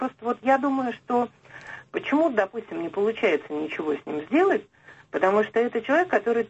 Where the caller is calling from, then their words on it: Moscow, Russia; Я из Москвы.